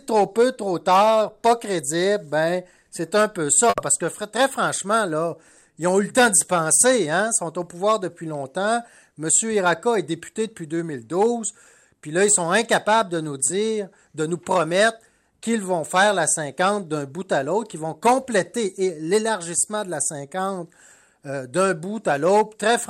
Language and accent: French; Saguenay, Quebec, Canada; Moi, je sais que je suis tannant avec ça, mais je viens du Saguenay.